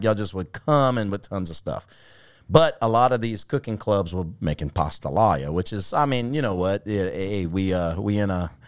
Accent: Chauvin, Louisiana, United States; My family, I'm from Chauvin, Louisiana, which is like

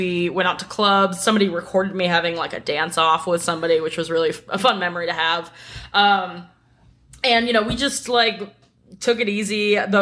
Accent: Cape Cod, Massachusetts, United States; my parents, we're from Cape Cod, Massachusetts, and we usually just traveled around New England.

